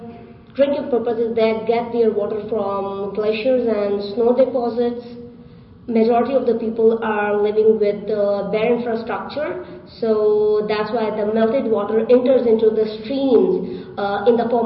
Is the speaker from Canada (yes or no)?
no; Pakistan; from Pakistan. I am studying in the northern part of the Pakistan that is known as Gilgit Baltistan.